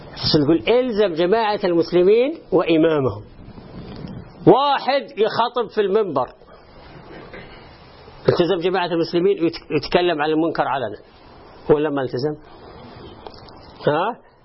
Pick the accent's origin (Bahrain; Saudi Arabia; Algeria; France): Saudi Arabia; كان عندنا في السعودية نلزم الجماعة ونلزم ملكنا